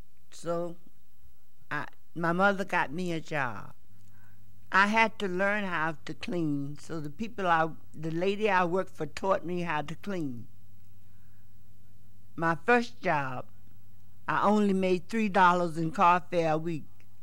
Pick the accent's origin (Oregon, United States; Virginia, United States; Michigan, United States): Virginia, United States; moved away; I came up north from Virginia in 1936. I was staying with, my grandmother raised me. My grandmother died. My mother was up north, so I came up north with my mother.